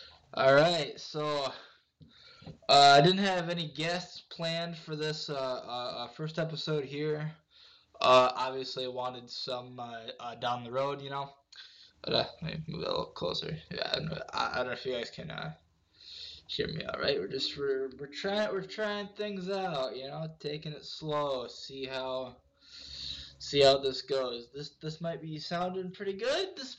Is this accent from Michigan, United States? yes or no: yes; Bay City, Michigan, United States; Bay City, of course, my hometown. Which actually, fun fact, I was born in Dearborn. You know, just outside of Detroit. Never lived there.